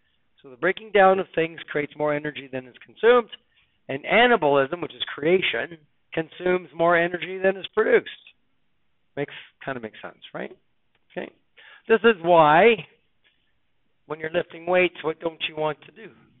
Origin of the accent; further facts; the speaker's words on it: Australia; Yeah, we're all Australian, mate.